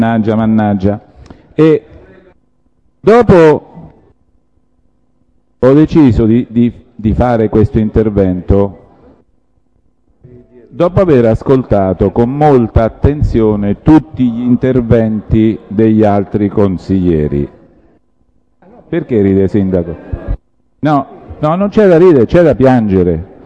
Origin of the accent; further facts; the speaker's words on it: Castelplanio, Marche, Italy; now in Fabriano, Italy; io sono di Castelplagno stazione, Macine, dove è nato la cosa del verdicchio. Non volevo parlare perché appunto non sono di Fabriano